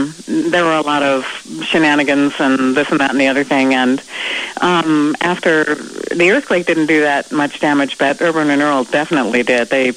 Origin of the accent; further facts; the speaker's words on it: Seldovia, Alaska, United States; also born or lived in Anchorage / Cordova; I grew up in Seldovia. I was born in Anchorage. I grew up in Cordova and then Seldovia.